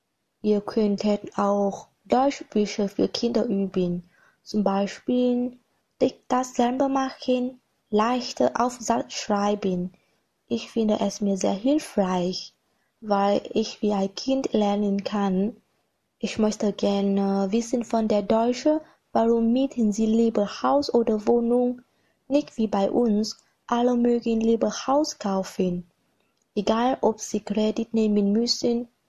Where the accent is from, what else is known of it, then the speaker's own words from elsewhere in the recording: Vietnam; German is a second language; ich komme aus Vietnam. 1993 kam ich auf der Welt.